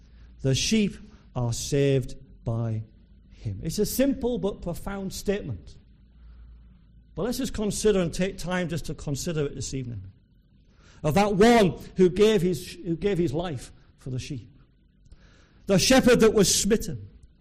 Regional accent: Yorkshire and the Humber, United Kingdom; I come from North Yorkshire, and there's many a field in North Yorkshire with sheep in. And I was brought up in that county with many sheep on the fields.

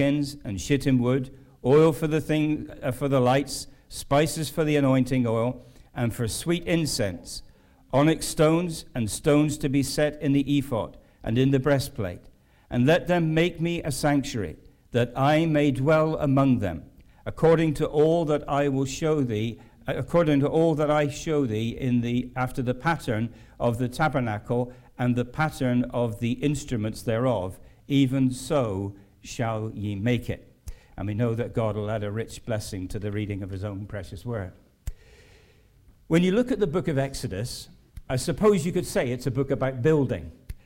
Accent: Southampton, South East England, United Kingdom; because I'm from Southampton, and we're sending greetings to Northampton.

